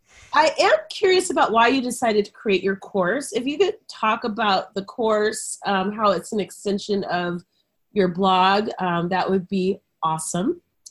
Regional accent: Boulder, Colorado, United States; I grew up in Boulder, so, so I'm like, this is speaking to me.

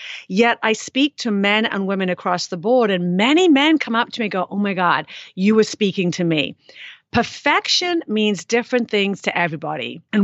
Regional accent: United Kingdom; I am British. My dad was Scottish, though.

